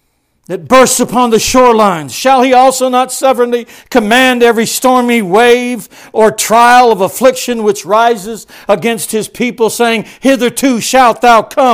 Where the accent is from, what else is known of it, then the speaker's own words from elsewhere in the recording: San Diego, California, United States; I grew up on the West Coast in San Diego.